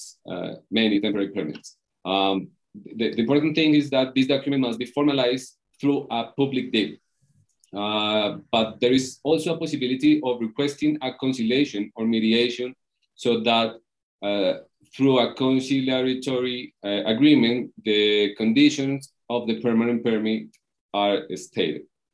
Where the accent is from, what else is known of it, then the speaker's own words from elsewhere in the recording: Colombia; I'm from Colombia. I'm a lawyer with practice here in Colombia.